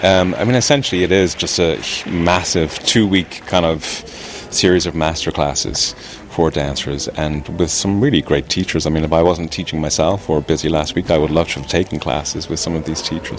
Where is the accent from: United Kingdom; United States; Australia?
United Kingdom; England; My parents were Irish, so it was a pretty natural thing for me to do growing up in England even.